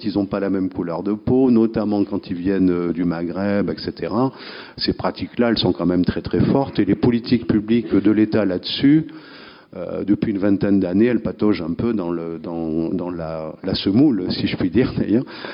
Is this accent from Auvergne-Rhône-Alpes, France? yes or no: no; Nantes, Pays de la Loire, France; born there; now in Bordeaux, France; Moi, je suis né à Nantes, je suis venu à Bordeaux hein, pour relever le niveau.